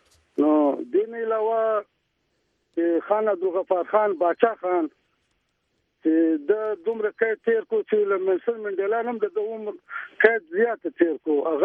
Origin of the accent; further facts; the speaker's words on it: Zhob, Balochistan, Pakistan; now in United Arab Emirates; زه د ژوب اوسېدونکی یم دلته له ما سره په دوبۍ کښې د پښتونخوا خلک هم شته